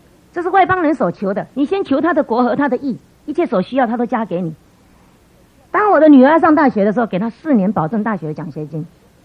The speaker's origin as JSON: {"language": "Chinese", "region": "Tainan", "country": "Taiwan", "said": "他是台南人，我也是台南人，他住在我们台南老家差不多同一条街"}